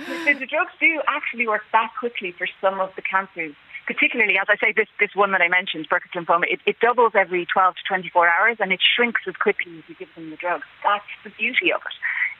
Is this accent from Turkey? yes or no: no; Ireland; Again, being Irish, being European, I have friends, obviously lots of colleagues in Ireland and lots of friends in Italy and friends in Germany.